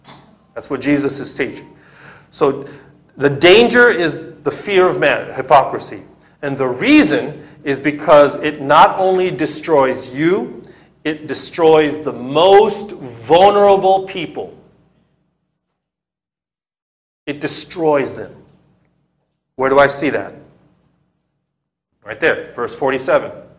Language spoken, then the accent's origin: English; California, United States; I would love to stand here with shorts, t-shirts, sandals. I'm from California.